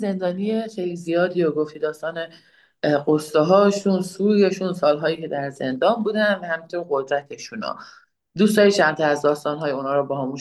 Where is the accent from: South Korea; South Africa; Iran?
Iran; south; English is a second language; I'm Southerner. I'm from the south of Iran